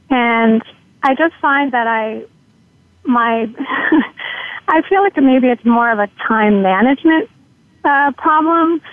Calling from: Manhattan, New York, United States; Hi, I'm calling in from Manhattan.

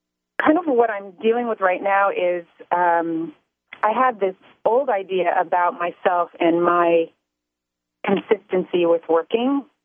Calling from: Yonkers, New York, United States; I'm calling from Yonkers, New York.

